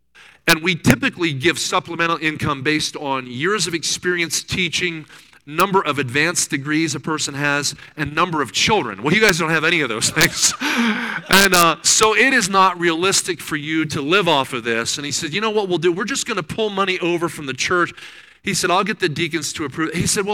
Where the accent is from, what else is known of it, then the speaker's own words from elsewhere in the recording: New Jersey, United States; now in Kansas City, United States; Now, I grew up in New Jersey, so you know, I've been in the Midwest now for 28 years.